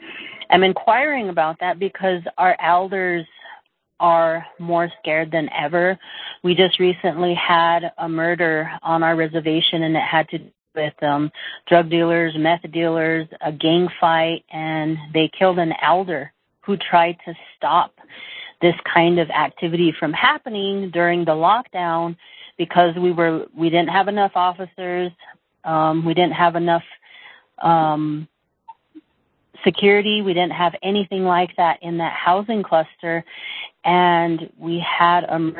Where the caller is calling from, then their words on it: Pine Ridge, South Dakota, United States; I'm calling from Pine Ridge, South Dakota, and I had questions about the drug elimination program.